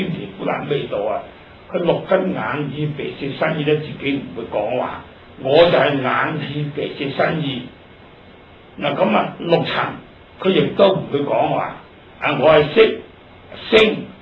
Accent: Hong Kong; 咁我哋香港人咧係人都識噶啦

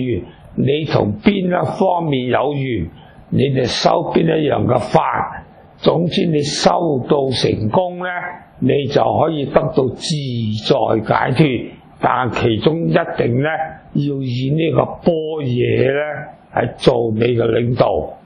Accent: China; 我哋中国人南方啊食米嘅，佢亦系压饱个肚啫。

